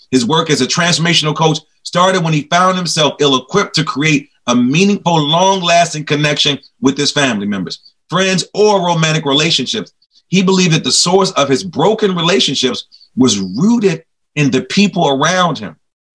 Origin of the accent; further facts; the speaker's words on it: Chicago, Illinois, United States; I'm from the city of Wynn, the great city where some great people came from. I'm always repping Chicago.